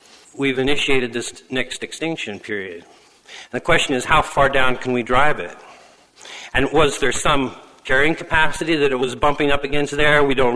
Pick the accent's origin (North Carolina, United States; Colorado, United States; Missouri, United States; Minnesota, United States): Colorado, United States; born or raised there